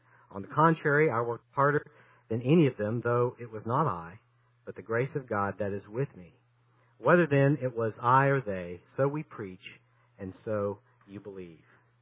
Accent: Tennessee, United States; My family, we grew up in East Tennessee, going to the lake a lot of times on weekends, and we had a houseboat.

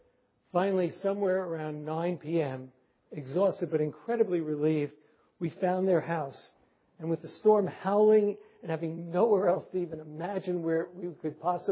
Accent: New York City, New York, United States; Then he learned from me that I was Jewish, that I was from New York City.

